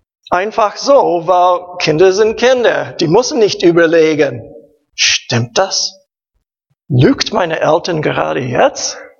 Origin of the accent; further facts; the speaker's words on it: Maryland, United States; German is a second language; Ich lebte in Maryland. Wir hatten, ja, Menschen von verschiedenen Ländern und so weiter.